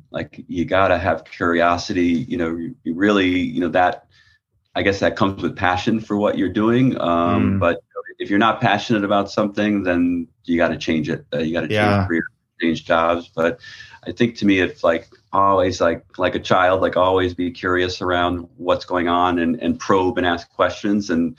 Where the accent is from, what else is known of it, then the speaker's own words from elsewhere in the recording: Hartford, Connecticut, United States; I grew up in Hartford, which is, you know, historically insurance.